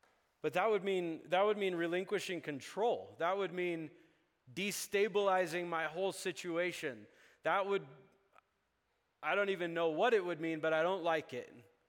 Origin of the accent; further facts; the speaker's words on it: Uganda; a lot of you know I grew up in Uganda. In Uganda, we have the whole range of venomous snakes.